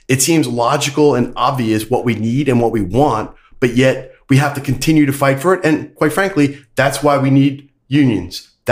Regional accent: Brooklyn, New York, United States; knowing, you know, the value of unions growing up in Brooklyn, I joined the union.

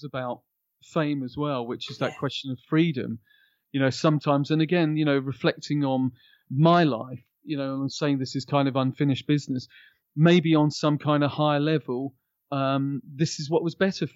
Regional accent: East of England, United Kingdom; I came from Hertfordshire, actually.

